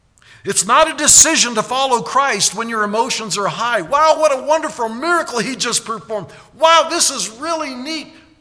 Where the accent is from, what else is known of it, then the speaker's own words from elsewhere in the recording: Colorado, United States; I'm from Colorado. I climb mountains.